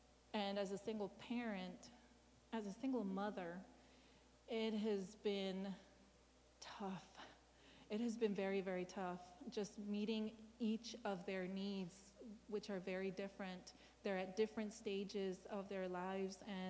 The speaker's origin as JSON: {"language": "English", "region": "California", "country": "United States", "tie": "born or raised there", "said": "I grew up in California, and it is the most terrible place to grow up in."}